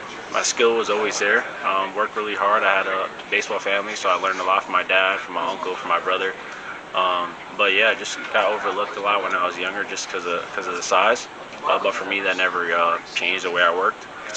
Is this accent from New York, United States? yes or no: yes; Brooklyn, New York, United States; I'm from Brooklyn, New York.